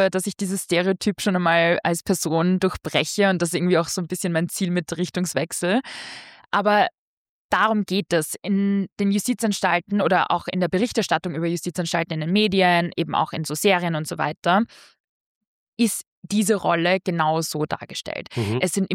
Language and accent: German; Austria; bei mir war es dann auch noch, dass es diese Ausländerin, was absurd klingt als Österreicherin